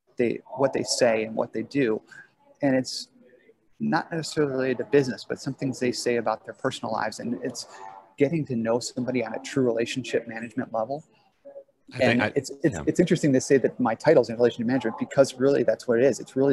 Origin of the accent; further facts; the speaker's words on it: Midwest, United States; I'm, you know, a white guy born and bred in the Midwest.